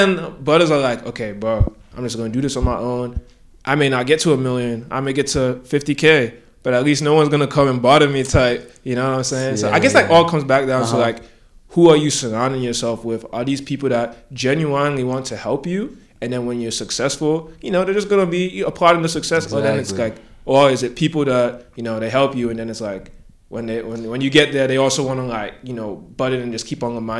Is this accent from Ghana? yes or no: yes; Ghana; From Ghana.